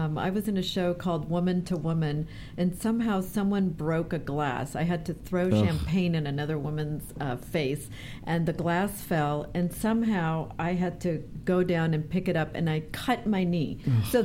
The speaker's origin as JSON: {"language": "English", "town": "Tegucigalpa", "region": "Francisco Morazán", "country": "Honduras", "tie": "born or raised there", "second_language": "English", "said": "I grew up in Honduras, in Tegucigalpa, and I thought I was going to be an attorney. And I went to an American school"}